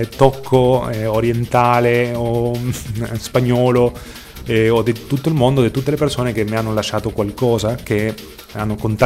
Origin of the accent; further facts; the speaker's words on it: Argentina; Abbiamo soprattutto cominciato con le carni, essendo argentino.